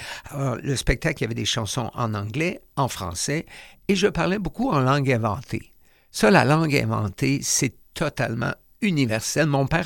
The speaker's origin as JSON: {"language": "French", "town": "Longueuil", "region": "Quebec", "country": "Canada", "tie": "born or raised there", "also_born_or_lived": "Indianapolis", "said": "Ben, moi, je viens de Longueuil. J'ai passé mon enfance à Longueuil."}